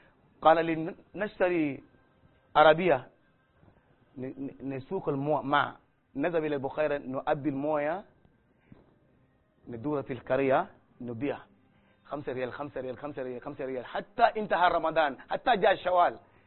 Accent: Senegal; أنتم من وين نحن من السنغال

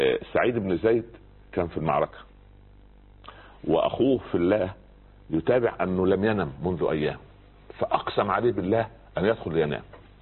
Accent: Upper Egypt, Egypt; يقول عندنا في الصعيد على القدر بورما

